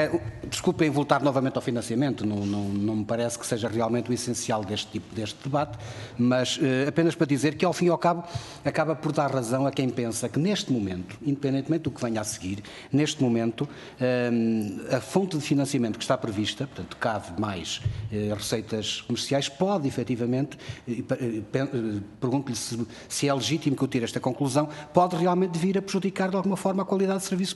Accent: Vila Real, Norte, Portugal; Eu sou do interior, sou de Vila Real, e eu tenho queixas sobre isto

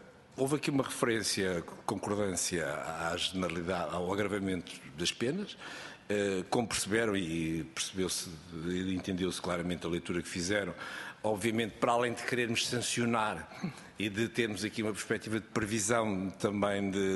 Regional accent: Lisbon, Portugal; Não sou de Coimbra, sou de Lisboa e não quero ter aqui nenhuma gafe sobre ele.

